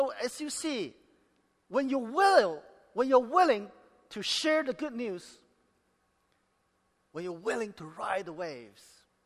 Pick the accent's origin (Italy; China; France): China; Xi'an, Shaanxi; That's where I grew up. I was born in Xi'an, China. And when I was growing up, I never thought about coming outside of China because China was then a closed country.